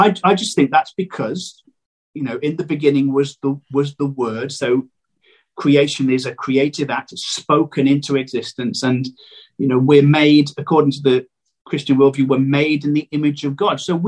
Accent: United Kingdom; And I've realized that I'm British

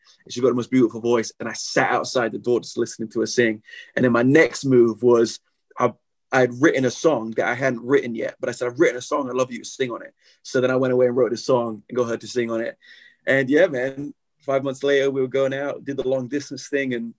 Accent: England, United Kingdom; I'm learning my history, you know, as an Englishman. And we are a nation that had an empire and now doesn't, you know?

